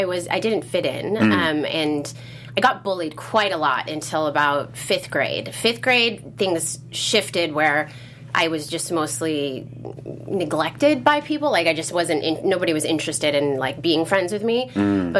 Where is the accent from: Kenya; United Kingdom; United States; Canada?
United States; Boulder, Colorado; I grew up in Boulder. There were not a lot of other brown people even, let alone black people.